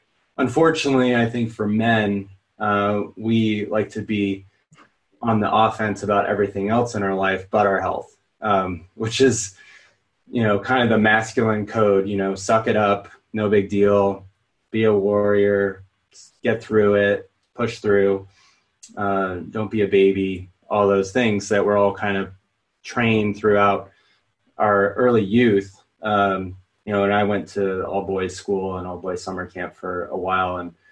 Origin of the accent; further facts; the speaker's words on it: Vermont, United States; moved away as an adult; also born or lived in New Hampshire / Massachusetts; I grew up in Vermont, New Hampshire, and went to high school in Massachusetts for 2 years